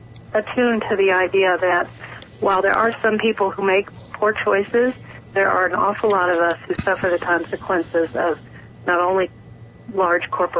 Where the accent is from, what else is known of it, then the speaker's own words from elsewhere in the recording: Southwest, United States; And I grew up in the Southwest, and all the nuclear tests that were done by the government back in the 50s and 60s